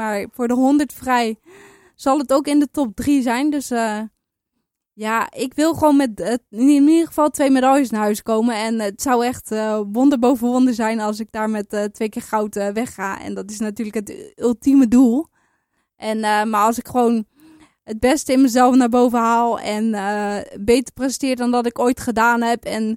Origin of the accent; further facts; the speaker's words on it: Netherlands; En omdat we allemaal als Nederlanders zo dicht bij elkaar zitten, krijg je ook wel snel wat mee hoor voor de prestaties van je landgenoten.